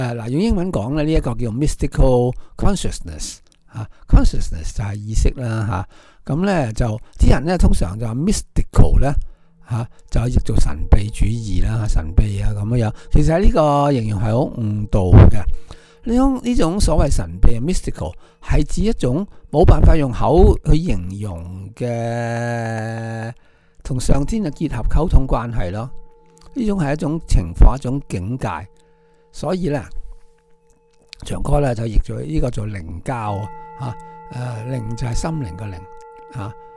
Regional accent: Hong Kong

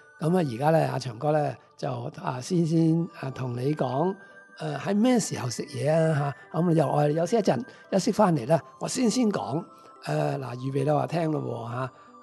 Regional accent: China; 我哋中国人咧，向来对于所谓生冷嘢咧都几抗拒嘅

